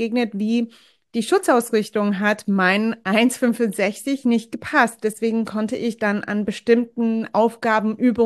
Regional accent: New Jersey, United States; German is a second language; also born or lived in New Hampshire; ich komme aus der Ostküste den USA. Also geboren bin ich in New Jersey und ich bin so aufgewachsen, so da und aber auch zwischen dort und New Hampshire.

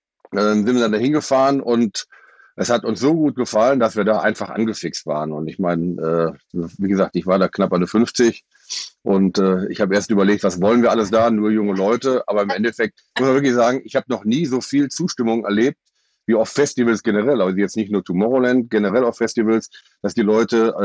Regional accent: Lower Saxony, Germany; Wir kommen aus dem Landkreis Osnabrück

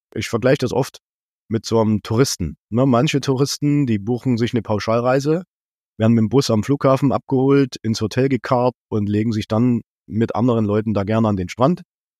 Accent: Leipzig, Saxony, Germany; Wir haben auf jeden Fall denselben Zungenschlag, ja. Also wir sind beide Sachsen. Ich bin in Leipzig geboren.

